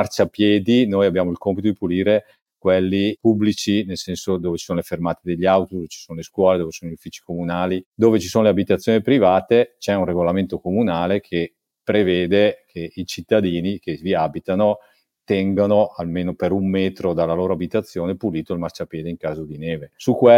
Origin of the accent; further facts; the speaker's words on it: Bergamo, Lombardy, Italy; come me che sono bergamasco ma non risiedo a Bergamo